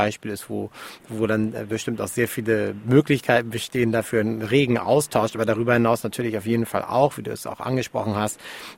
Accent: Hamburg, Germany; moved away as an adult; now in Munich, Germany; Ich bin ein Hamburger Junge und ich bin nach Bayern gezogen, und um dort zu arbeiten

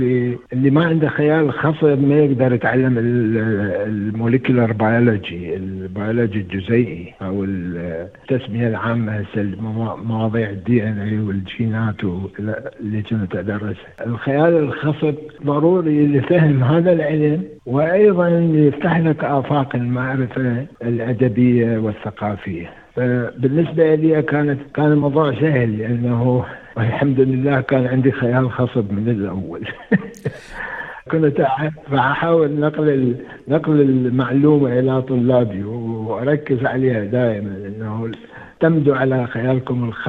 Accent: Iraq; moved away as an adult; now in Australia; فلما طلعت من العراق، وللأسف يعني طلعت من العراق بسبب الظروف اللي كانت سائدة في وقتها

